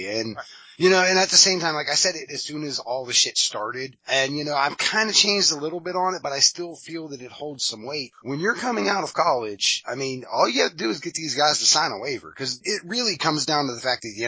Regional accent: Pittsburgh, Pennsylvania, United States; I grew up in Pittsburgh

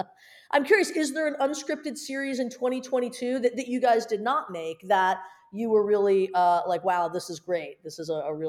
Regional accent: England, United Kingdom; as an Englishman, you kind of have to watch

